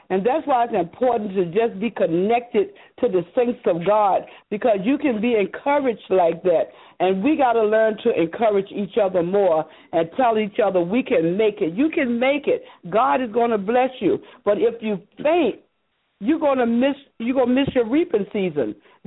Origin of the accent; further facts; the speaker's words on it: Richmond, Virginia, United States; She said Richmond, because we're from Richmond.